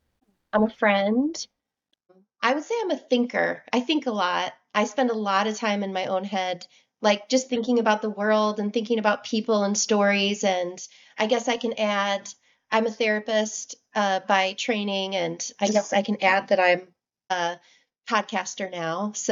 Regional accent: Rock Island, Illinois, United States; Yeah, so I grew up in Rock Island, so it's very much rooted in my love for this place.

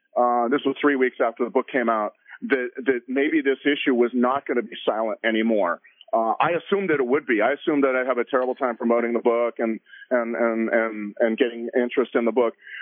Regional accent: California, United States; I grew up in Southern California. My mom is from Iowa.

